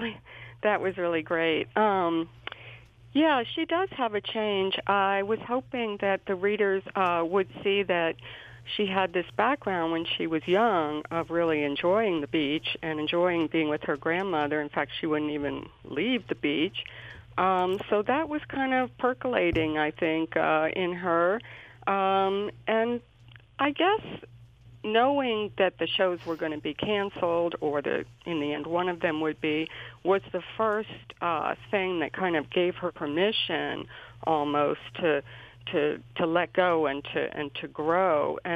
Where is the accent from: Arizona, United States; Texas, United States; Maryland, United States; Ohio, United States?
Maryland, United States; Silver Spring; Well, I grew up in Silver Spring, Maryland.